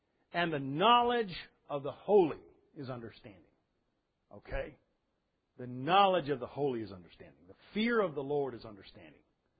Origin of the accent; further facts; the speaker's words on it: England, United Kingdom; because I'm an Englishman